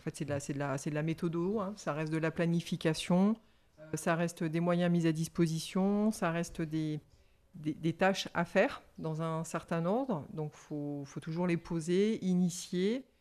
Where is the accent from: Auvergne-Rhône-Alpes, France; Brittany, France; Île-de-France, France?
Auvergne-Rhône-Alpes, France; Le Puy-en-Velay; Du Puy-en-Velay, en Haute-Loire.